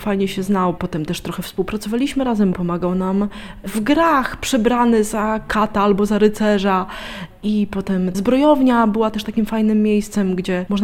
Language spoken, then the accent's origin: Polish; Lublin, Lublin Voivodeship, Poland; bo jestem z Lublina w ogóle, więc chodziłam tam do tej szkoły feterów, do technikum księgarskiego